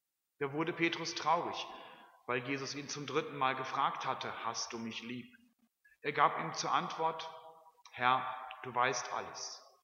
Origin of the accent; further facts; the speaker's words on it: North Rhine-Westphalia, Germany; in meiner Heimat am Niederrhein